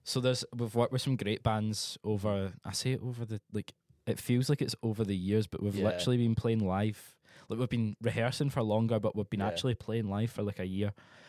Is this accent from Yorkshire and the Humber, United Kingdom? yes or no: no; Glasgow, Scotland, United Kingdom; We are four guys from Glasgow.